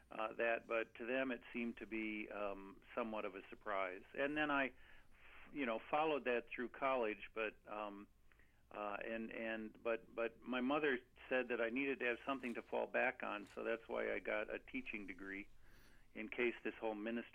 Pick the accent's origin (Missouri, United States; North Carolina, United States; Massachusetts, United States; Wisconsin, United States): Wisconsin, United States; Eau Claire; I grew up in Eau Claire, Wisconsin, went to college there at UWEC